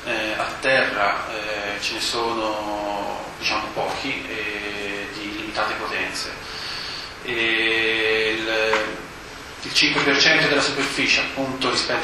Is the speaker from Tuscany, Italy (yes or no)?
yes; Tuscany, Italy; accent: Tuscan; come si sente dall'accento sono toscano